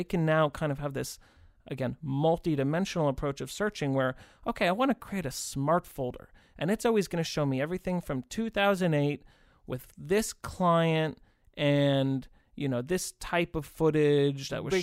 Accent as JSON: {"language": "English", "region": "Massachusetts", "country": "United States", "said": "I'm also from the Northeast, Massachusetts."}